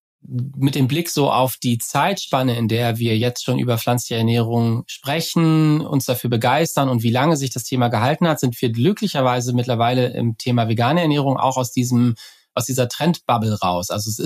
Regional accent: Bremen, Germany; jetzt denke ich, ich bin Bremer

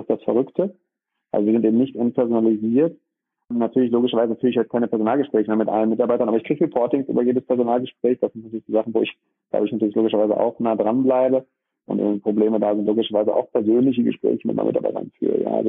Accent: Dorsten, North Rhine-Westphalia, Germany; komme aus den schönen Dorsten, einer kleinen und mittelgroßen Stadt, 90.000 Einwohner, welches zwischen dem Münsterland und dem Ruhrgebiet liegt, im Kreis Recklinghausen. Bin hier geboren

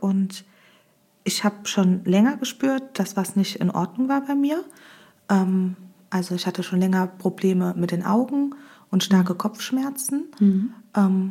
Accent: Hömberg, Rhineland-Palatinate, Germany; ich komme aus Hömberg und bin 31 Jahre alt.

